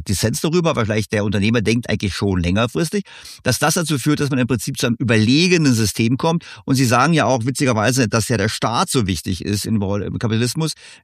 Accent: West Berlin, Berlin, Germany; born there; Also, ich denke, ich bin in West-Berlin geboren, ich habe die DDR leibhaft immer wieder gesehen, ich habe Westdeutschland gesehen

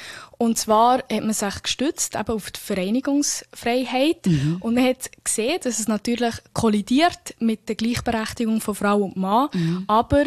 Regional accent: Bern, Switzerland; ich hocke zwar hier in der Tracht, aber ich bin Bernerin und mir ist der traditionelle Anlass doch eher fremd

